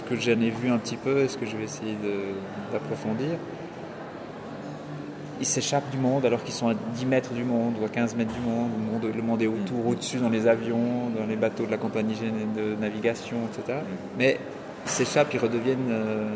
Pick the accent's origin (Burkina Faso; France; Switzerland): Switzerland; Neuchâtel; now in Lausanne, Switzerland; Et je viens de Neuchâtel.